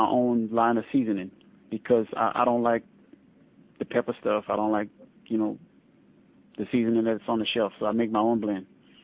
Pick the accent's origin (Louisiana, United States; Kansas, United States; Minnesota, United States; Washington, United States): Louisiana, United States; And I'm from Louisiana. We like to eat, so.